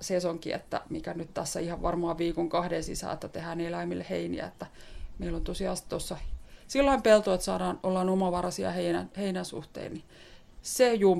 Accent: Tampere, Pirkanmaa, Finland; Kyllä, me ollaan tamperelaisia

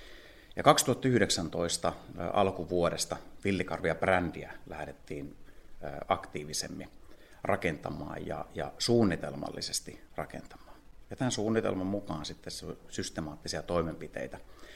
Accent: Laihia, Ostrobothnia, Finland; also born or lived in Nurmo; now in Ulvila, Finland; Ulvilassa ja olen ollut satakuntalainen jo vajaa parikymmentä vuotta. Lähtöisin olen Pohjanmaalta, Nurmossa syntynyt ja Laihialla on koulut käynyt.

